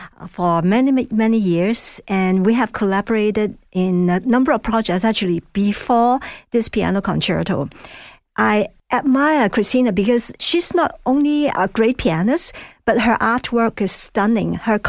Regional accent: Hong Kong; I'm from Hong Kong

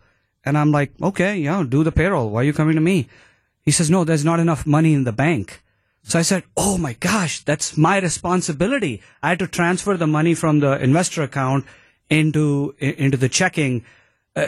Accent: India; moved away as an adult; now in Milwaukee, United States; I was born and raised in India.

